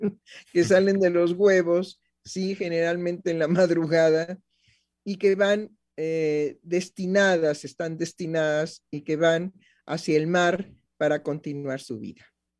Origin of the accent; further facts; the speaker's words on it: Mexico; tenemos que hacernos como se dice en mi país, en México, de la vista gorda